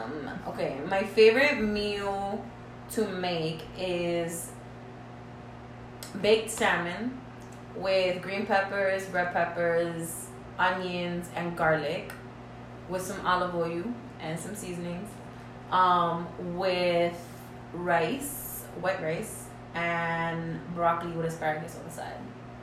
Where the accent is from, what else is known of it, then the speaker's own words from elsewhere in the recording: New York City, New York, United States; I grew up in Harlem.